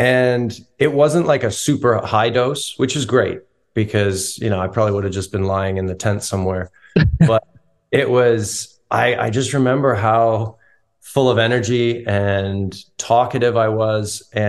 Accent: Canada; I grew up in Canada and we would have bush parties.

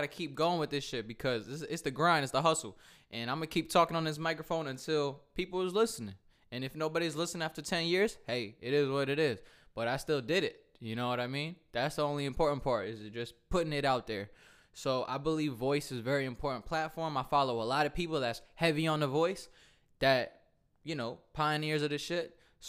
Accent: Old Bridge, New Jersey, United States; I'm just saying, I'm from Old Bridge, New Jersey. That's when my shit's Bridge Boy.

